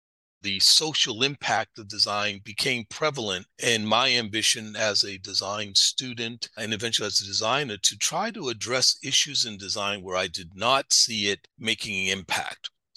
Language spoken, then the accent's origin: English; Boston, Massachusetts, United States; moved away as an adult; now in San Francisco, United States; I'm from Boston, even though I'm here in San Francisco and have been here for the 33 years that you cited.